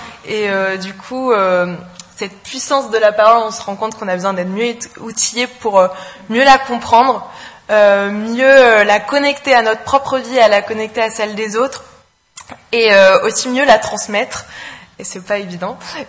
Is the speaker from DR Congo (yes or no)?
no; Grenoble, Auvergne-Rhône-Alpes, France; Je viens de Grenoble. J'ai grandi dans une famille chrétienne.